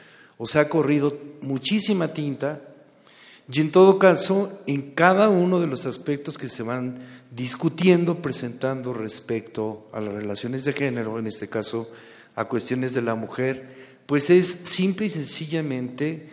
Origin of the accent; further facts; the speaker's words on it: Mexico; pero pues ni modo, somos mexicanos